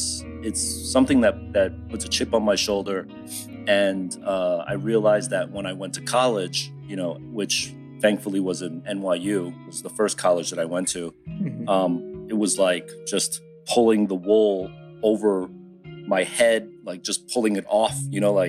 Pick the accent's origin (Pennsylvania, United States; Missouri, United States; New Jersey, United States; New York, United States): New Jersey, United States; growing up in Jersey